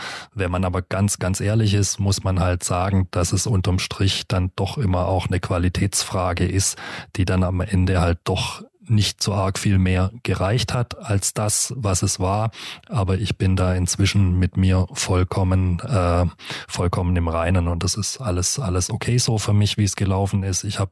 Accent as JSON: {"language": "German", "region": "Baden-Württemberg", "country": "Germany", "tie": "born or raised there"}